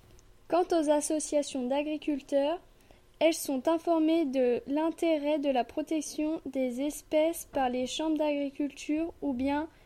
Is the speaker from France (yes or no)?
yes; Nouvelle-Aquitaine, France; Je viens de Creuse, c'est un département français rural qui héberge de nombreux rapaces.